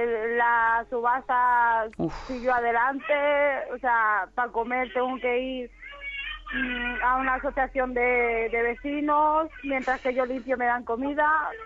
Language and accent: Spanish; Madrid, Community of Madrid, Spain; Yo soy de Madrid.